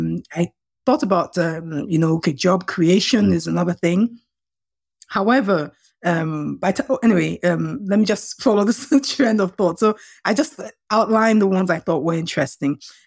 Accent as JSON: {"language": "English", "country": "Nigeria", "tie": "born or raised there", "said": "this is how we grew up in Nigeria."}